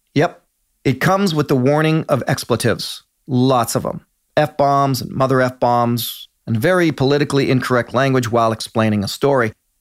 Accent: Canada; in my world as a Canadian, those are big bands.

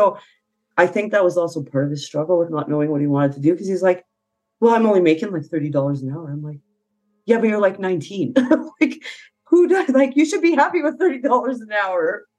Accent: Fort McMurray, Alberta, Canada; I think it's growing up in Fort McMurray, sometimes I think it was a curse.

